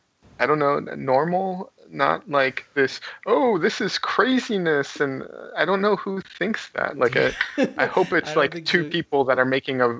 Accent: Israel; now in United States; I grew up partially in Israel, so I'm missing a huge gap of like my childhood not being in America. So, and, you know, I'm also white

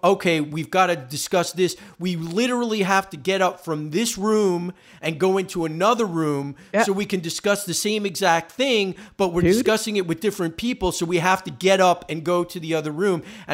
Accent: United States; And as an American, like, and as the, you know, government or whatever system that has imposed that on Japan

